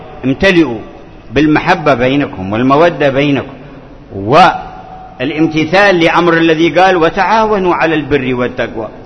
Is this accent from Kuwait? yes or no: no; Hadhramaut, Yemen; فيه عندنا في حضرموت من مواسم الخير